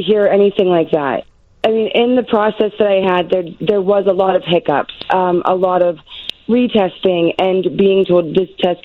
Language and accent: English; Pittsburgh, Pennsylvania, United States; I am from Pittsburgh.